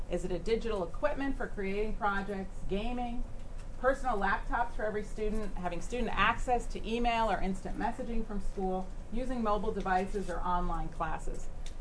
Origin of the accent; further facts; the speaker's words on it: California, United States; But let's look, because I'm from California, so we like to look at the fault lines.